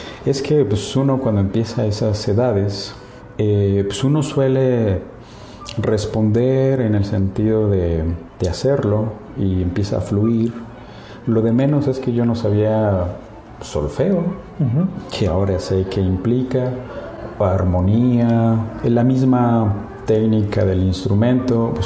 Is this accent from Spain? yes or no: no; Valle de Bravo, State of Mexico, Mexico; yo soy de Valle de Bravo, Estado de México, y las clases eran en la capital del Estado de México, Toluca.